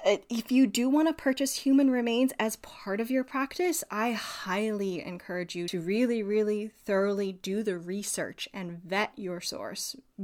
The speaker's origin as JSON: {"language": "English", "region": "Pennsylvania", "country": "United States", "tie": "born or raised there", "said": "When growing up in the Poconos"}